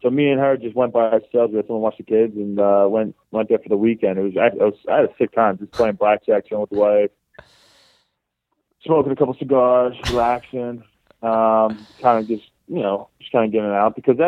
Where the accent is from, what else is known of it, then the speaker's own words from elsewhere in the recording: Baldwin, New York, United States; I'm from Baldwin.